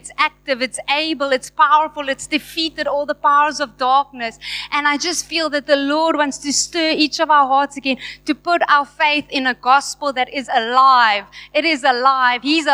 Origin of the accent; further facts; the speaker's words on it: Blouberg, Western Cape, South Africa; I grew up here in Blouberg, started going to Buckley's, Stones.